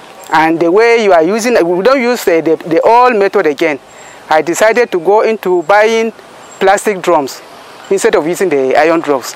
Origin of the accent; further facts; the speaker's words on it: Nigeria; from Nigeria, representing Women Parboilers.